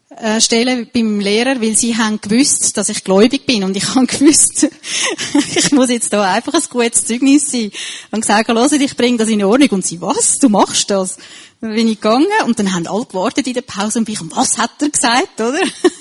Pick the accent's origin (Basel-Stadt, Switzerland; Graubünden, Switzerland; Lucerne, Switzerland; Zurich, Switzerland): Zurich, Switzerland; Zürich; weil wir sind beide in Zürich aufgewachsen, in der Stadt Zürich